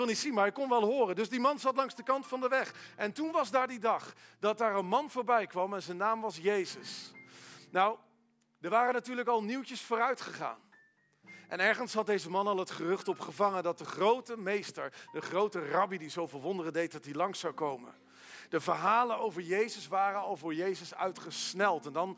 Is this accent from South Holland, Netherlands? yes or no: no; Veenendaal, Utrecht, Netherlands; Ik kom uit Veenendaal.